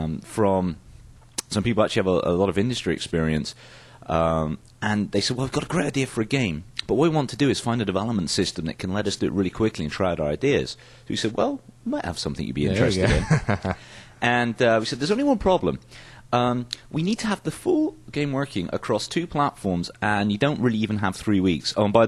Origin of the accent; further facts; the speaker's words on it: United Kingdom; is, you know, I grew up in the UK.